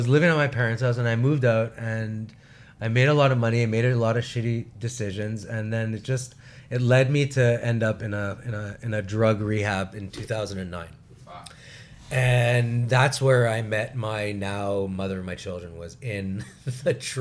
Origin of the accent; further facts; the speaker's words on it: Montreal, Quebec, Canada; I was born and raised in Montreal, and all of a sudden I just get married 1 year and I moved to Ottawa